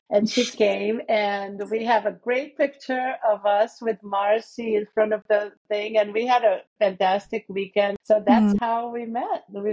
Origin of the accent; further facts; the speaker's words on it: Brazil; I grew up in Brazil. So I think it's been from day one, this desire to do the same thing with Brazilian like-minded women and to bring this to my home country.